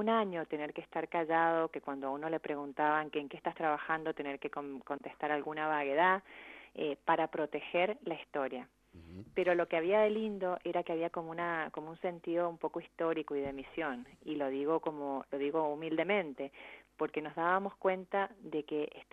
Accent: Mendoza, Argentina; moved away as an adult; now in United States

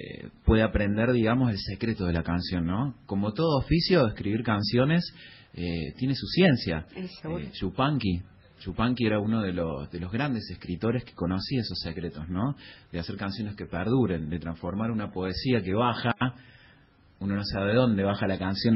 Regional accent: Córdoba, Argentina; now in Buenos Aires, Argentina; yo soy de Córdoba Capital y hace unos años que estoy acá en Buenos Aires

